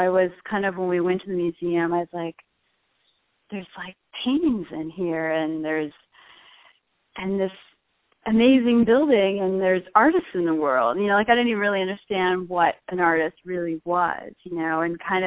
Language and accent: English; Chicago, Illinois, United States; So I grew up around the Chicago area.